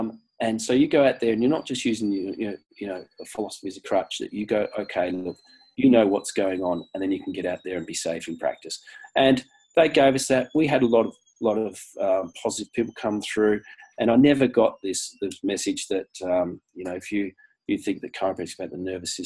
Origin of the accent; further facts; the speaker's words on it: Australia; So my father's like, I'm half and half, I'm half caste, right? So I'm half New Zealand, I suppose. And my, you know, dad's a Kiwi and I was brought up in Australia.